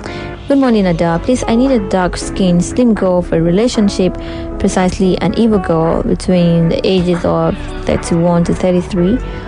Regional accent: Cameroon; also born or lived in Akwa Ibom State, Nigeria; now in Lagos, Nigeria; I'm from Akwa Ibom State, but grew up in Cameroon, presently based in Lagos. I am 43 years old

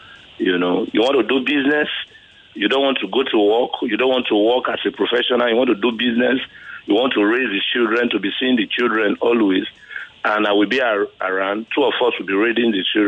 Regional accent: Delta, Nigeria; like I'm from Delta State

